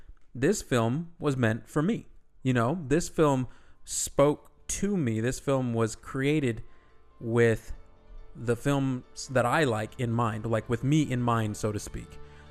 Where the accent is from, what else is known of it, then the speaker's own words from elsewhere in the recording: United States; Because I'm American.